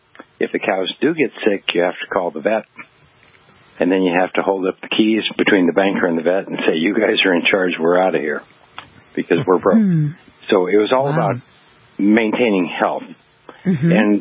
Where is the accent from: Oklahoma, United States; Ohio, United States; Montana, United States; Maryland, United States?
Montana, United States; Basically, I was raised in Montana on a ranch, and as a young boy, I was, you know, a cowboy